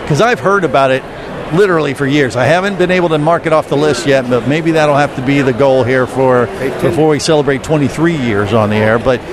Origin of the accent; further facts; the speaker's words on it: Ohio, United States; now in Orlando, United States; Well, and I just stayed in Orlando, but I came from Ohio, too.